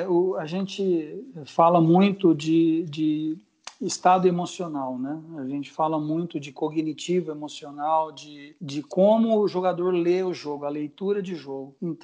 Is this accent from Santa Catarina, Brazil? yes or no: no; Franca, São Paulo, Brazil; eu fui criado no interior, em Franca, perto de Ribeirão Preto. Cresci jogando futebol na várzea, futebol de rua.